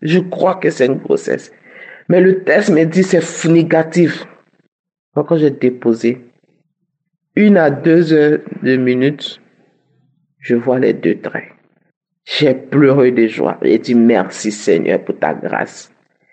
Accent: Côte d’Ivoire; Je suis une Ivoirienne.

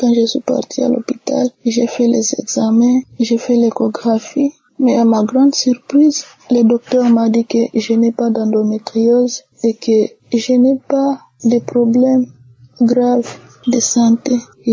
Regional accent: DR Congo; Je suis une jeune femme congolaise de la République démocratique du Congo.

